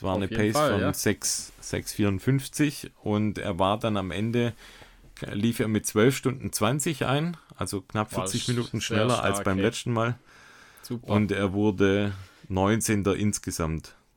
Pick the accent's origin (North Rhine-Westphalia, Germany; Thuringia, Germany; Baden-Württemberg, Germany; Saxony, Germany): Baden-Württemberg, Germany; das habe ich als Schwabe